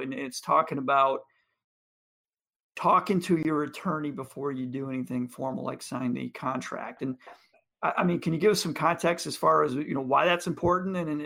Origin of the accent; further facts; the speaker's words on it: Michigan, United States; Both he and I grew up in Michigan, so we're Michiganders, so we have that going for us.